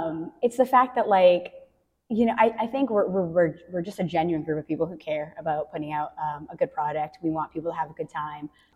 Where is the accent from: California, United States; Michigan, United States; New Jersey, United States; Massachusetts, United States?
Massachusetts, United States; I grew up in Central Mass.